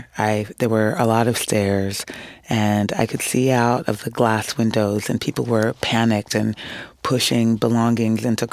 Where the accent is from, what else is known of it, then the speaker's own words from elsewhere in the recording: United States; while I am fully Ghanaian by blood and DNA, since I was raised in the States, when I go back to Ghana, I am essentially an outsider. I still retain language and food